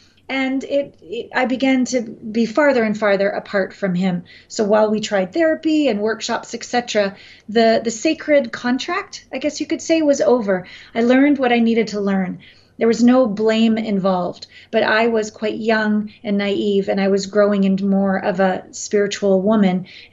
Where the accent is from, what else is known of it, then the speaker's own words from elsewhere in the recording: Canada; moved away as an adult; I'm from Canada, and I first left when I was 19 on my Uncle Phil's 18-wheeler semi over the border and down to LA to make it in Hollywood.